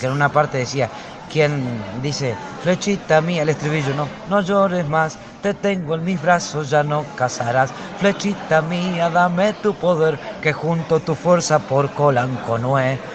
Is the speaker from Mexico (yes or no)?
no; Patagonia, Argentina; a los patagónicos, o a nuestra gente, a nuestros abuelos, a mi bisabuelo era de Pumelef, de apellido